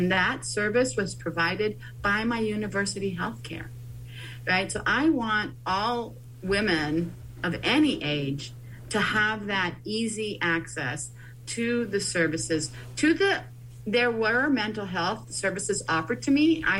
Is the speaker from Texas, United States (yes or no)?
yes; Laredo, Texas, United States; I was the first person from my hometown of Laredo, Texas, which is 98% Mexican American, to ever be accepted to Yale.